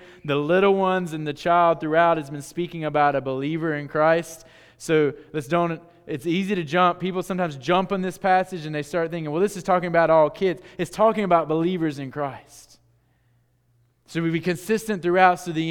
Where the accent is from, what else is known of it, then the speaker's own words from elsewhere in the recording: United States; I'm redheaded, I'm pale, and I'm from America.